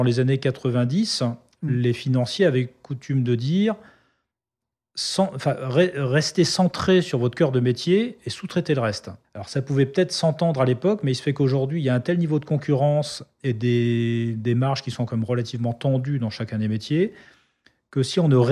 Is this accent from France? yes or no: yes; Brittany, France; Quand on est breton, en face, on voit vite New York.